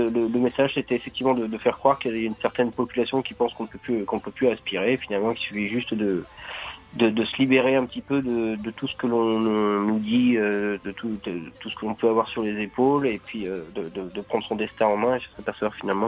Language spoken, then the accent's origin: French; Nantes, Pays de la Loire, France; puisqu'on est nantais